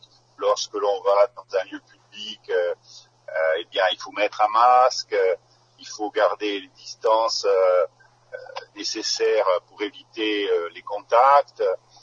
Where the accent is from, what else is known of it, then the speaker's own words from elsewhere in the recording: France; il se développe beaucoup en hiver chez nous en France